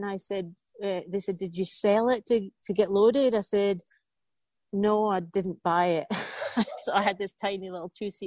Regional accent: Scotland, United Kingdom; When I was a little girl, growing up in Scotland

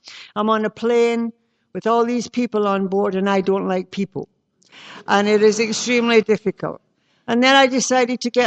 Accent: Glasgow, Scotland, United Kingdom; born there; I was born in Glasgow, Scotland, and I have Irish and English blood, as well as Scottish.

